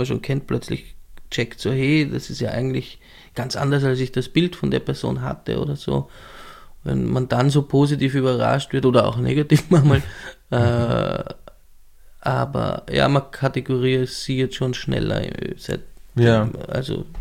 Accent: Lower Austria, Austria; also born or lived in Vienna; Ich bin in Wien geboren und aber relativ früh ins Machfeld verzogen worden und dann ins Weinviertel weiter raus, alles mit dem Zug nach Wien erreichbar, also so im südlichen Weinviertel bin ich aufgewachsen.

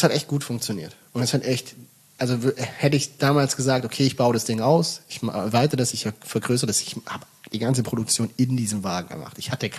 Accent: Baden-Württemberg, Germany; ich komme aus dem Schwabenland.

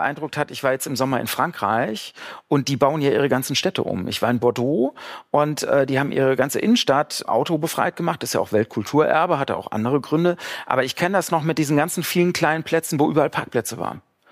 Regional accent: Speyer, Rhineland-Palatinate, Germany; now in Berlin, Germany; Nee, ich komme tatsächlich gebürtig aus Speyer. Das liegt da so ganz tief im Südwesten am Rhein und lebe aber seit 15 Jahren in Berlin.

